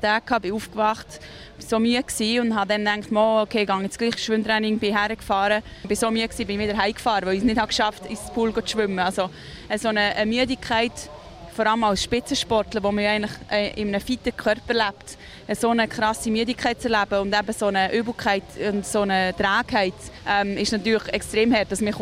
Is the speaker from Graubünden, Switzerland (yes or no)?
no; Solothurn, Switzerland; meine Heimat und mein Umfeld eigentlich wirklich in Wielbrunnen, Solothurn-Region oder einfach in der Schweiz ist.